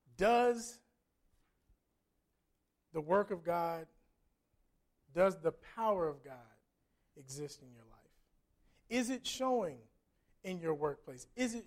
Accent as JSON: {"language": "English", "region": "Ohio", "country": "United States", "said": "Now, Pat and I have nothing in common except for we're both from Ohio."}